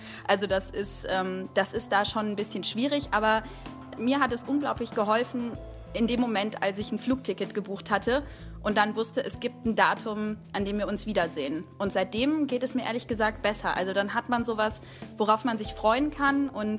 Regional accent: Wuppertal, North Rhine-Westphalia, Germany; ich bin aus Wuppertal

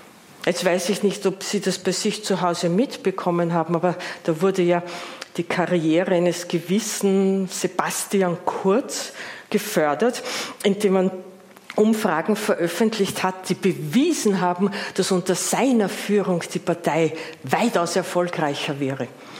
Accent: Austria

